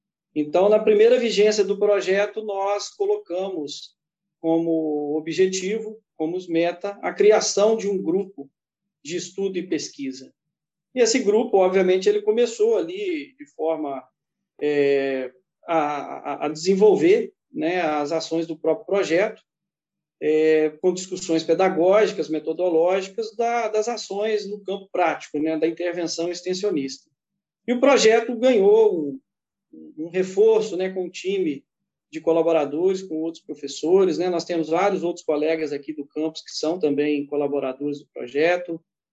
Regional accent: Viçosa, Minas Gerais, Brazil; Eu sou natural de Viçosa.

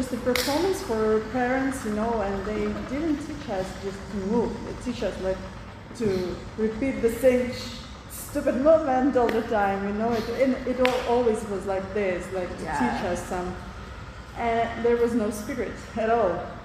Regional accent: Russia; English is a second language; It was in Soviet Union, you know, I'm from Russia.

